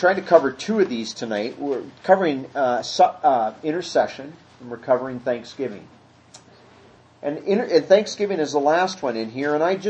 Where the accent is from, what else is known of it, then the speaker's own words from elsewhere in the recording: Iowa, United States; Bible college professor that I knew when I was growing up in Iowa